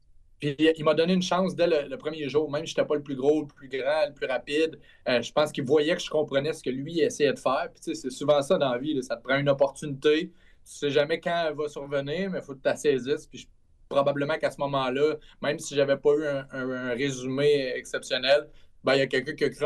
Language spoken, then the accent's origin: French; Trois-Rivières, Quebec, Canada; moi, tu sais, je viens de Trois-Rivières. Ma famille est toujours à Trois-Rivières.